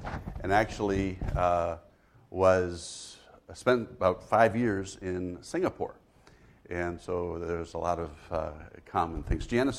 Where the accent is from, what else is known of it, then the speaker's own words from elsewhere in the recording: Guinea; A little bit about ourselves. I was born and raised in Africa